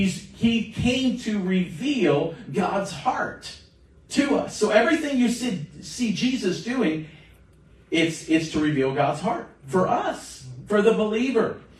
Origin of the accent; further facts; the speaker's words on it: Florida, United States; I grew up in South Florida. I had Jewish friends.